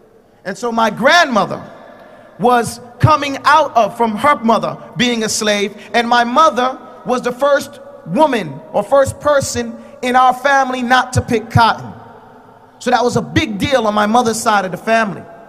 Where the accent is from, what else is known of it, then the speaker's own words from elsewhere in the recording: New York, United States; You know, we're from the North, we're New Yorkers.